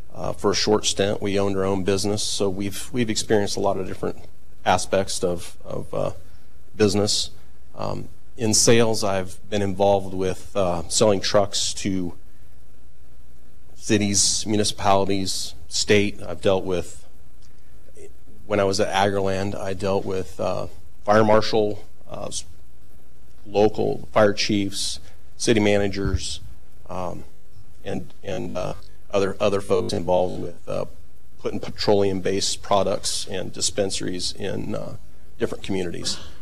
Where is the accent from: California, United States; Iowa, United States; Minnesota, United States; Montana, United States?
Iowa, United States; Ottumwa; now in Johnston, United States; I grew up in Ottumwa, Iowa, graduated from OHS in 1987, went on to the University of Northern Iowa